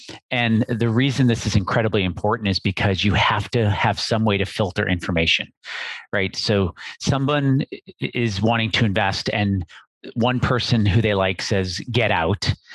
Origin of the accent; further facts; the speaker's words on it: Midwest, United States; I'm from the Midwest, pop